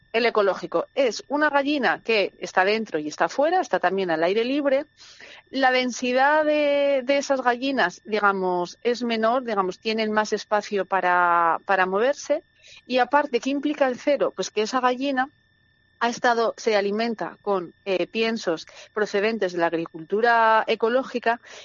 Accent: Huesca, Aragon, Spain; Digo Huesca porque como soy de Huesca, ese sí

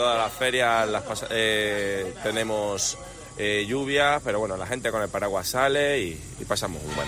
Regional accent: Cuenca, Castilla-La Mancha, Spain; venimos de Cuenca.

